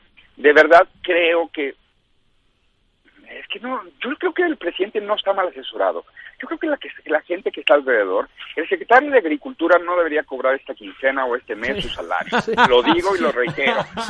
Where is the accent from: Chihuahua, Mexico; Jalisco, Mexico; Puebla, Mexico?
Jalisco, Mexico; Guadalajara; Yo soy de Guadalajara, que tampoco para nada es rural, pero se vive de una manera un poquito más cerca que de la capital esta situación.